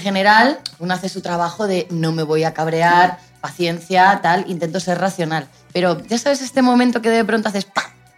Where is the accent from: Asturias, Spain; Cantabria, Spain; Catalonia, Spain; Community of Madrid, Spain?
Cantabria, Spain; Santander; Pues me define que soy de Santander, eso implica tener un carácter del norte